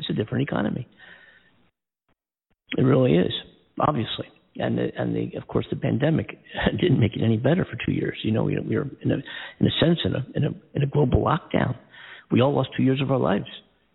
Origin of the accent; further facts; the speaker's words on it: Philadelphia, Pennsylvania, United States; And how about my hometown team, the Philadelphia Eagles?